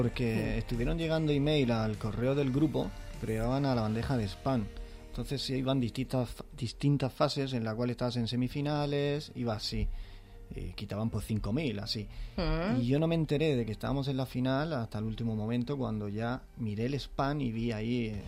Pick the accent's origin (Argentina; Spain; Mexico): Spain; Alicante, Valencian Community; now in Murcia, Spain; Sí, somos un grupo murciano. Yo soy de Alicante de origen, pero vivo en Murcia desde hace muchos años.